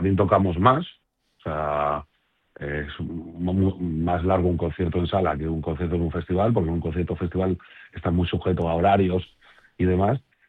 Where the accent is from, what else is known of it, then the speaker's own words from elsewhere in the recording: Leganés, Community of Madrid, Spain; Yo siempre he sido muy de Leganés porque a mí siempre me la han recordado. O sea, desde muy pequeño. Yo, mi forma de hablar, mis condicionamientos económicos y vitales siempre han sido otros que los que la gente que era del centro de Madrid o de Madrid.